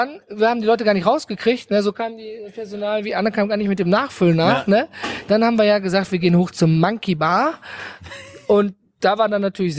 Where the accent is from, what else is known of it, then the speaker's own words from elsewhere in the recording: North Rhine-Westphalia, Germany; wie man bei uns im Ruhrgebiet sagt.